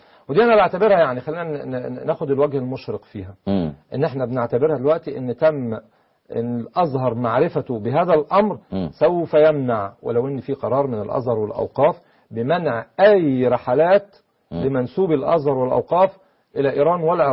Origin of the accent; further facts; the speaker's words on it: Egypt; عندنا في مصر